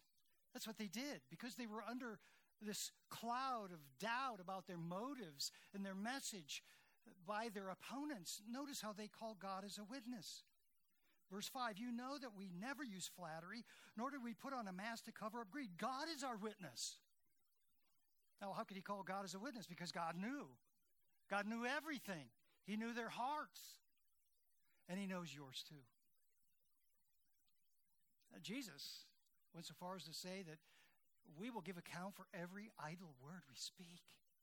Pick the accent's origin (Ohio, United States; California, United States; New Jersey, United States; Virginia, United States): Ohio, United States; Akron; When I was growing up in Akron, well, you know how long ago that was now, right? Late 50s, 60s mainly